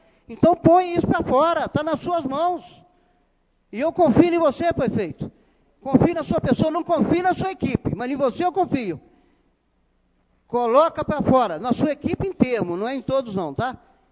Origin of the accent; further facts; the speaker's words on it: Itabirito, Minas Gerais, Brazil; Nós somos da cidade de Tabirito.